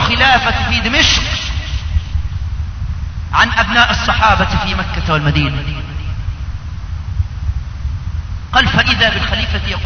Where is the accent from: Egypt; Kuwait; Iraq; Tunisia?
Egypt; اللي كانوا عايشين في وسطنا كمصريين